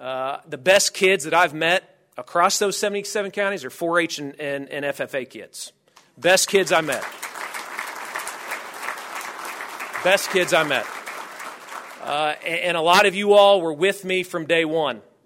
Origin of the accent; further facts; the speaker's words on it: Oklahoma, United States; I'm from Oklahoma, because I'm proud to be an Oklahoman.